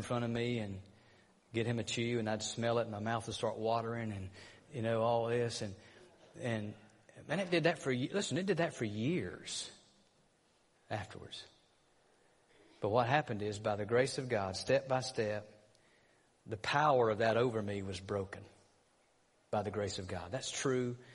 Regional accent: Georgia, United States; Look, I'm from North Georgia, okay? I mean, cut me some slack.

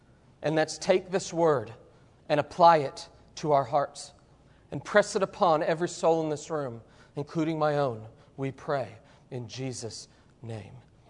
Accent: Oklahoma City, Oklahoma, United States; I can recall as a child, every Sunday, growing up in Oklahoma City, my pastor, he'd preach that gospel

